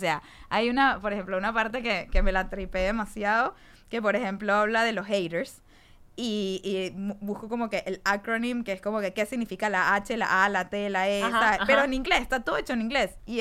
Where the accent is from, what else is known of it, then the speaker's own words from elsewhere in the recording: Venezuela; Porque yo soy venezolana.